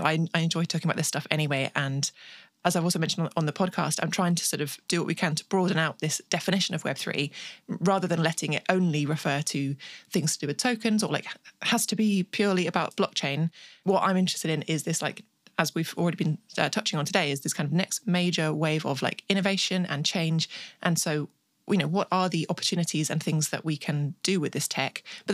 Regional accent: England, United Kingdom; Yeah, I am English.

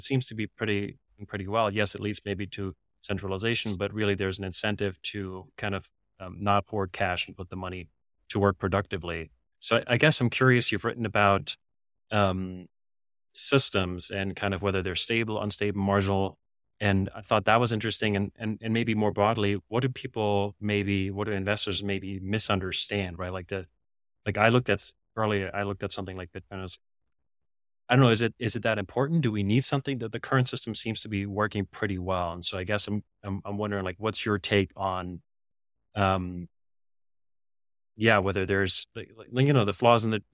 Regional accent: Germany; now in United States; I grew up in Germany and now I live in the United States, right?

